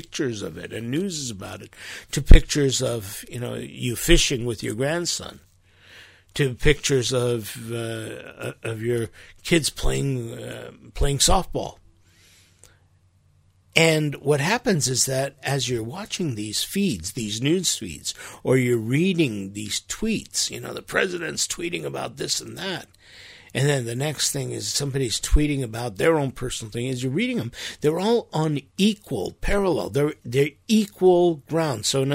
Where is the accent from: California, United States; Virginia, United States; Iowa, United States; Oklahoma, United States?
California, United States; Los Angeles; You know, we grew up in Los Angeles, big city.